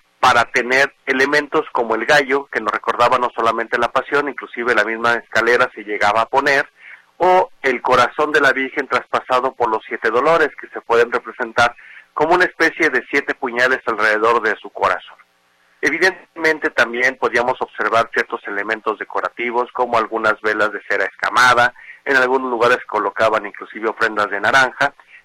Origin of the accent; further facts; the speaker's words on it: Guadalajara, Jalisco, Mexico; la tradición nos hace marcar suelo y determinar por qué también somos tapatíos